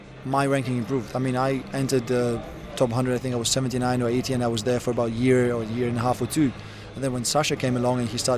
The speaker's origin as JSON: {"language": "English", "country": "Ukraine", "said": "I come from Ukraine with zero support"}